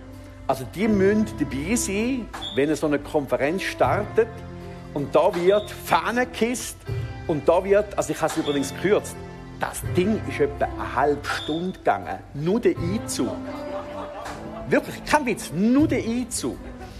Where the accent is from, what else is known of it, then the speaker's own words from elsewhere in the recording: Switzerland; auch wir als Schweizer können da echt noch etwas lernen.